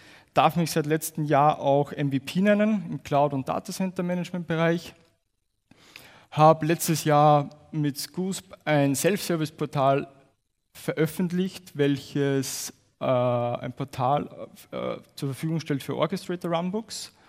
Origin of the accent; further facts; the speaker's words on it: Austria; Es wird dem einen oder anderen aufgefallen sein, aufgrund meines Dialektes. Ich komme aus Österreich. Ich werde mich bemühen, heute mein schönstes Hochdeutsch zu sprechen, damit mich auch jeder versteht. Wenn ich im Redeschwall bin, könnte es passieren, dass der Dialekt durchkommt.